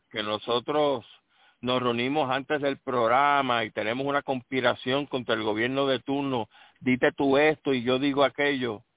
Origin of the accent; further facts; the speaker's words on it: Puerto Rico; nosotros tres tenemos algo en común. Uno, somos puertorriqueños.